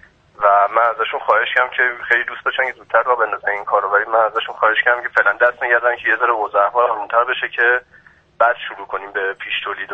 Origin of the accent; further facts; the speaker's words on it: Iran; رسالت خودمون رو به عنوان یه ایرانی برای هموطنمون یادمون نره